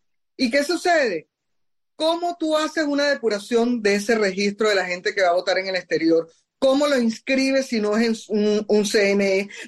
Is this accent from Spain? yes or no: no; Venezuela; moved away; eso no me garantiza a mí nada como venezolano en el exterior